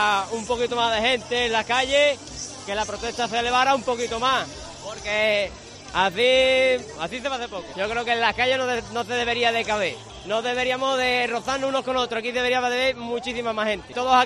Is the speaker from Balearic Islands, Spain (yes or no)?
no; Palos de la Frontera, Andalusia, Spain; now in Huelva, Spain; Yo soy de aquí de Huelva, soy de Palo, pero yo vivo aquí en Huelva